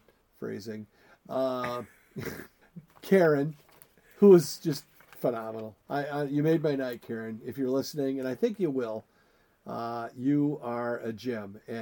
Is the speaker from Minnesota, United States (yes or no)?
yes; Minnesota, United States; hockey, Minnesota hockey, by the way, we're from Minnesota.